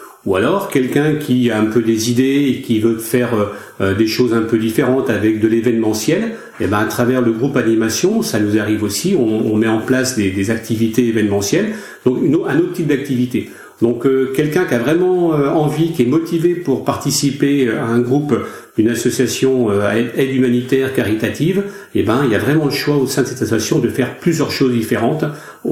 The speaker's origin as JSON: {"language": "French", "country": "France", "said": "ce sont des produits qu'on ne trouve pas chez nous en France"}